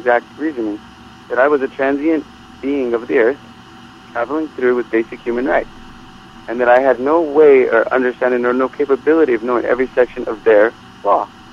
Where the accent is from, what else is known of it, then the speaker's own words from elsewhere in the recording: United States; which I am as an American